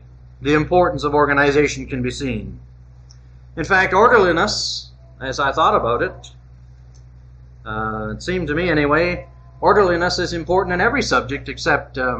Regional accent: Canada; I'm from Canada, and we do things a little differently and oddly there.

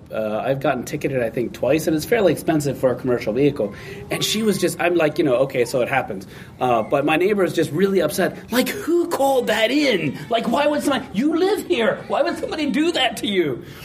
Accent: United States; because I'm an American, right?

